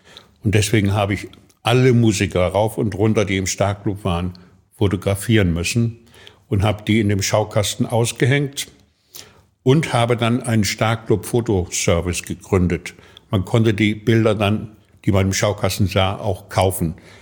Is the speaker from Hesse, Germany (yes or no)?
yes; Fulda, Hesse, Germany; Ich komme aus Fulda